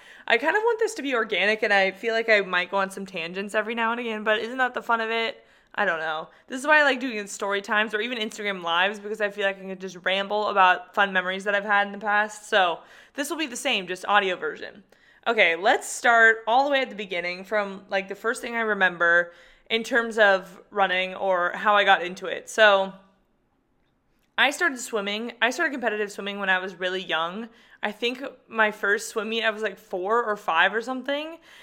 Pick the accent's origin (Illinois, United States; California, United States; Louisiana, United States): California, United States; San Diego; I moved back to San Diego, and that is where I'm from. So I moved back to my hometown from New York City